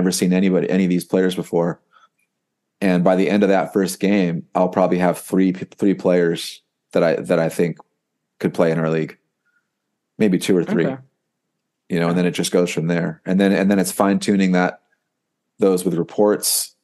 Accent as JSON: {"language": "English", "country": "United States", "said": "I'm an American and I love USA hockey"}